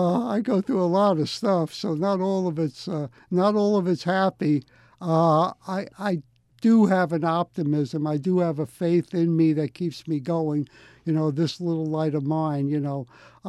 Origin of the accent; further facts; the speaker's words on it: Brooklyn, New York, United States; And I'm from Brooklyn. There are a lot of poor people in Brooklyn and New York City, you see.